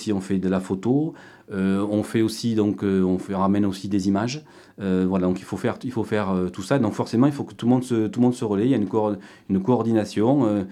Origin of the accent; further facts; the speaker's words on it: Gourdon, Occitanie, France; Moi, je suis originaire de Gourdon, donc je suis un pur lotois.